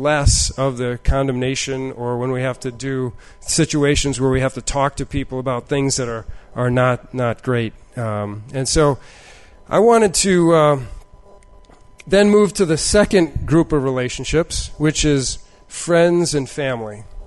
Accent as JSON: {"language": "English", "region": "Midwest", "country": "United States", "said": "So I don't know where Block Island is. I'm from the Midwest."}